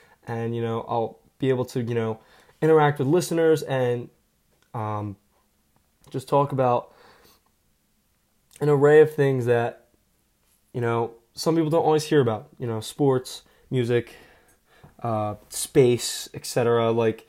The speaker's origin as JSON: {"language": "English", "town": "Blue Bell", "region": "Pennsylvania", "country": "United States", "tie": "born or raised there", "lives_now": "Philadelphia, United States", "said": "So I grew up in Bluebell, Pennsylvania, and then when my dad got to and Bluebell's about 20 to 30 minutes outside of Philadelphia, where I'm currently living."}